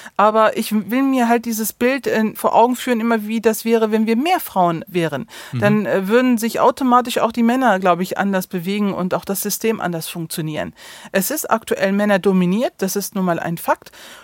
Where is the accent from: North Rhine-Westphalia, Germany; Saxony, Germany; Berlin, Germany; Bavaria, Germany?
North Rhine-Westphalia, Germany; Neuss; Also ich bin hier in Neuss geboren, aufgewachsen und ausgebildet worden. Und dann ist natürlich Neuss auch meine Heimat. Aber was auch ein ganz großes Faktum ist, dass ich halt nun mal Eltern habe, die aus der Türkei kommen. Darauf bin ich auch stolz. Ich bin zweisprachig aufgewachsen.